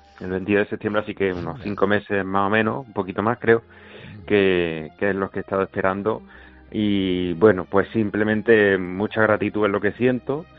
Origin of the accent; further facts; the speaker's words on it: Granada, Andalusia, Spain; sí teníamos relación con la Semana Santa como muchos granadinos